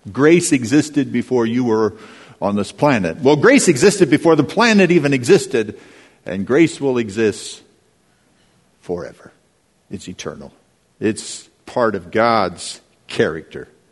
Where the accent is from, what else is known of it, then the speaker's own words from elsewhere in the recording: California, United States; So I'm from the San Joaquin Valley in California. It's 200 miles wide, 450 miles long.